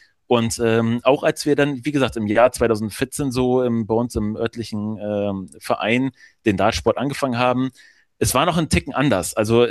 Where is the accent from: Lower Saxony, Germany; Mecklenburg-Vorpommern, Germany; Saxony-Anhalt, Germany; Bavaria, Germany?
Lower Saxony, Germany; Verden; Ich bin 30 Jahre alt und ich komme aus dem Bereich Verdenalle. Das ist zwischen Bremen und Hannover.